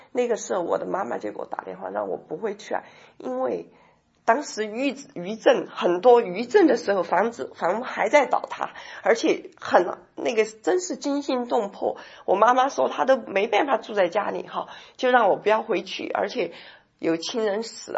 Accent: Sichuan, China; 那个是我是四川人，他那个大四川大地震离我的家乡只有20公里，离我住的那个房子只有25公里左右，几十分钟的路程。

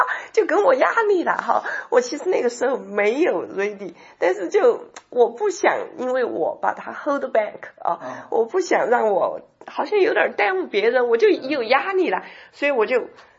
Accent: Sichuan, China; 那个是我是四川人，他那个大四川大地震离我的家乡只有20公里，离我住的那个房子只有25公里左右，几十分钟的路程。

